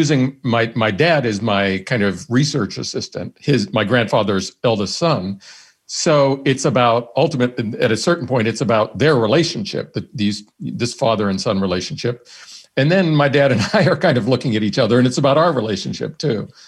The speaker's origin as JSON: {"language": "English", "town": "Johnstown", "region": "Pennsylvania", "country": "United States", "tie": "born or raised there", "said": "the mob franchise in my hometown in Johnstown, Pennsylvania, in Western Pennsylvania."}